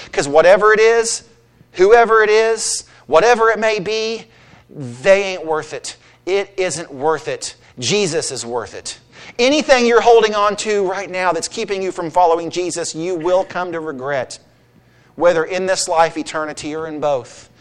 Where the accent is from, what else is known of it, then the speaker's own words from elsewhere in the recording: Mount Carmel, United States; I grew up in the country, and I grew up in Mount Carmel, rural Route 4.